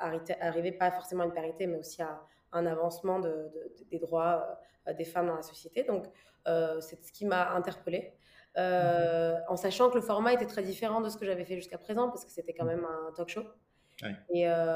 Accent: Niger; also born or lived in Algeria / Guinea; J'ai grandi, je suis née au Niger, mon père est algérien mais qui a vécu au Niger, ma mère est du Niger. Je suis née au Niger, après j'étais un peu en Algérie, ensuite on allait en Guinée

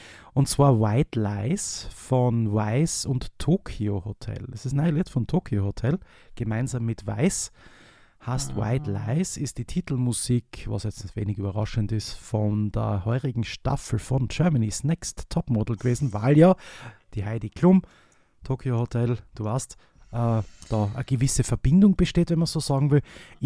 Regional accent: Austria; Also alles das, wo man schon als Österreicher so ein bisschen mitreden kann

